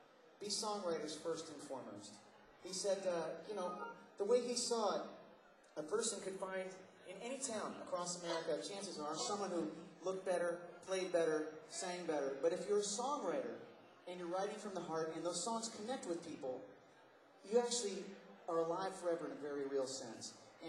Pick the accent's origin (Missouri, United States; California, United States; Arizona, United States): California, United States; Matthew and I grew up as folkies in Southern California.